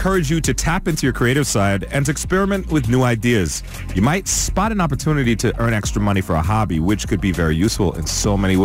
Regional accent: Jamaica; I'm Jamaican

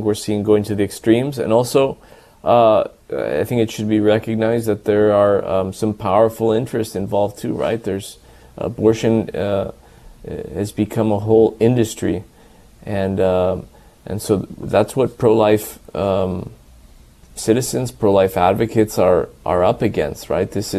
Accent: Los Angeles, California, United States; even in my hometown of L.A., that would make these places what they call abortion havens.

